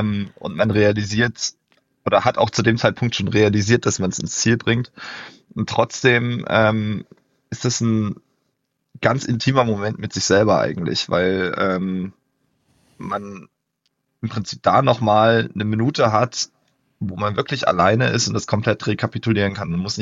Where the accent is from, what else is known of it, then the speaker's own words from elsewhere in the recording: Ilmenau, Thuringia, Germany; inzwischen 25 Jahre alt, zum Western States war ich noch 24, komme ursprünglich aus Ilmenau im Thüringer Wald